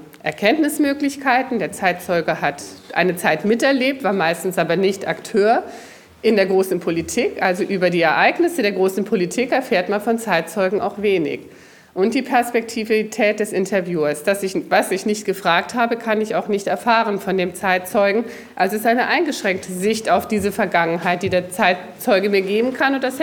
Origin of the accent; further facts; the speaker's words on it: Baden-Württemberg, Germany; In Baden-Württemberg, wo ich herkomme, wo ich unterrichtet habe